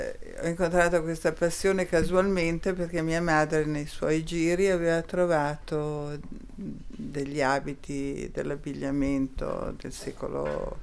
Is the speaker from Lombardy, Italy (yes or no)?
yes; Milan, Lombardy, Italy; born there; Certamente, sono nata a Milano, infatti.